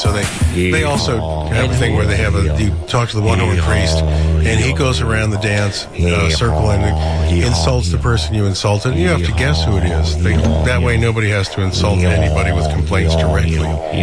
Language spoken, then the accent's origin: English; United States; And being an American, I should start a church of dumbness, right?